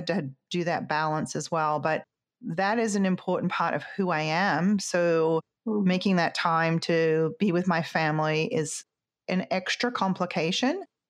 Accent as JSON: {"language": "English", "country": "Australia", "said": "I'm obviously from Australia, so I don't like to let too much time pass."}